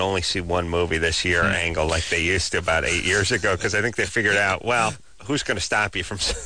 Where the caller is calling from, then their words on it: Kansas, United States; I'm calling from Kansas, so...